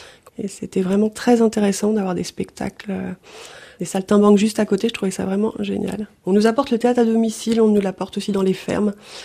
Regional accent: Paris, Île-de-France, France; j'ai fait mes études à Paris, je suis parisienne à l'origine et c'est vraiment par choix que je suis venue m'installer dans cette belle région, voilà.

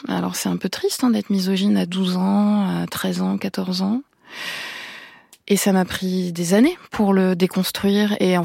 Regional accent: Auvergne-Rhône-Alpes, France; c'est peut-être aussi parce que j'ai grandi dans la Drôme

